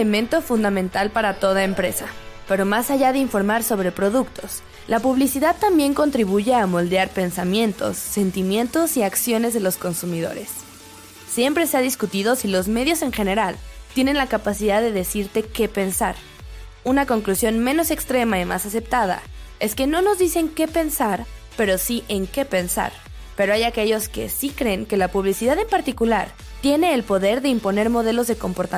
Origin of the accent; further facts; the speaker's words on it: Mexico; now in United States; desde este lado como mexicana